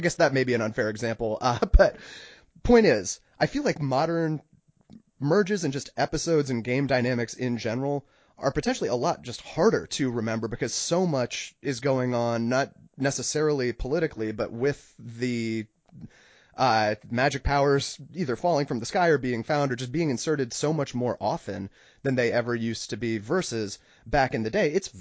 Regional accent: United States; I'm born and raised in America.

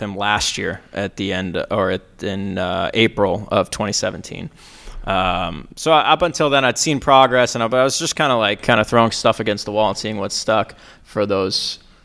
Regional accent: Jacksonville, Florida, United States; also born or lived in New York City; I was born in New York City. I lived in just outside New York City until I was 10. My parents worked in Manhattan, like I said, until I was 10. And then we moved down to Jacksonville.

